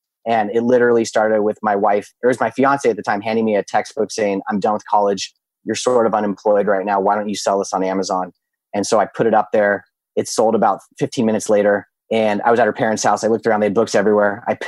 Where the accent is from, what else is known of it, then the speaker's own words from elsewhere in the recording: Carmel Valley, California, United States; So, and I grew up in Carmel Valley.